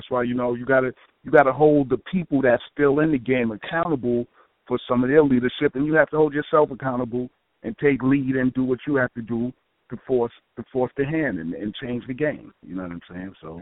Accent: Long Island, New York, United States; Well, we're both from Long Island.

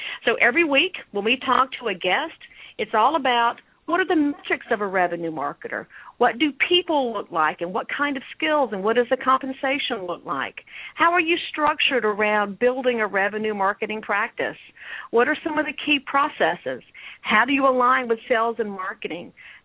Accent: Georgia, United States; now in San Francisco, United States; I'm from Georgia, and you're absolutely right. And, again, I'm calling from San Francisco

